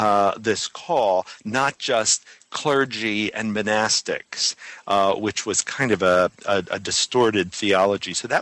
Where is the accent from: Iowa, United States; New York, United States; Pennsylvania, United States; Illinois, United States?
Pennsylvania, United States; Philadelphia; I grew up in Philadelphia in a wonderful neighborhood, kind of tough. Now it's really a dangerous neighborhood, actually. But lots of people, lots of row homes.